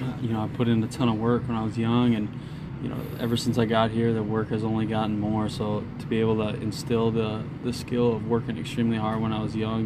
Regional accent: Waukesha, Wisconsin, United States; Waukesha, Wisconsin.

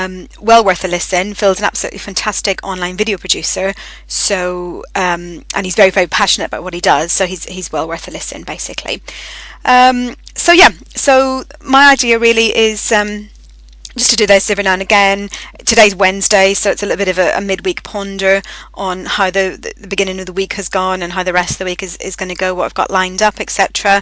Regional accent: Northern Ireland, United Kingdom; this is actually my accent. I am from Northern Ireland. I'm not putting it on.

